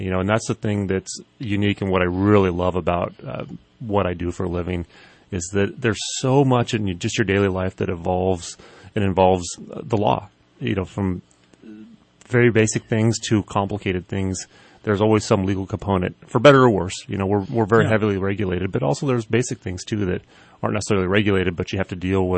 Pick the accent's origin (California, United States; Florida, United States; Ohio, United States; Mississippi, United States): California, United States; Burney; I grew up here. I was born and raised in Burney, graduated from Burney High School.